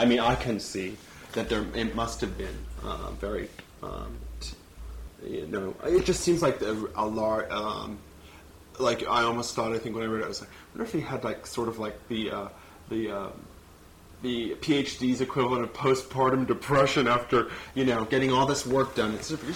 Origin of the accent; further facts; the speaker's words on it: New England, United States; I'm from New England, so everything's really close. I mean, originally